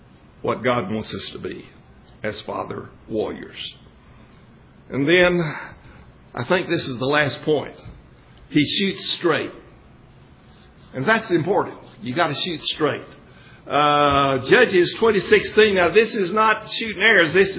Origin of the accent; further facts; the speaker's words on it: Texas, United States; I grew up out in West Texas, and my maternal grandparents lived at the top of a hill